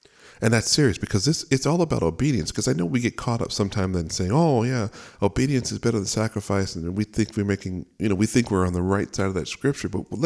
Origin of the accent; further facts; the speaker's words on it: San Diego, California, United States; now in Carlsbad, United States; So I was born and raised in San Diego.